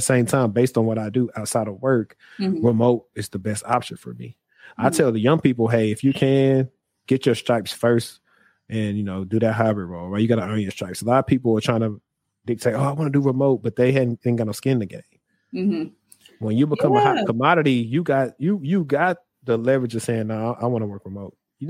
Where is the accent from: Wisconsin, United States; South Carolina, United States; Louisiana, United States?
Louisiana, United States; Shreveport; if I was in my hometown of Shreveport, right?